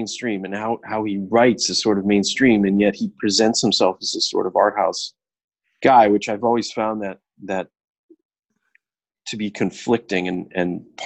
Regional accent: Brooklyn, New York, United States; I'm a New Yorker, but that's not the New York I'm from. You know, I'm from Brooklyn and an Irish Catholic working class background

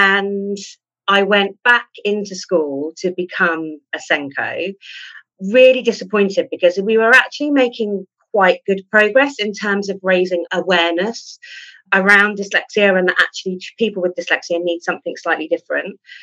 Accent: South East England, United Kingdom; I'm from the Isle of Wight.

